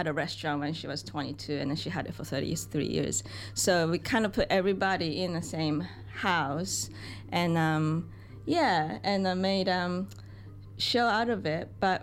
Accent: Japan; And I'm originally from Japan

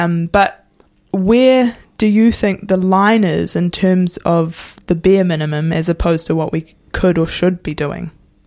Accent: New Zealand; first language Maori; And I too often acknowledge the privilege that I've had in having te reo Māori as my first language.

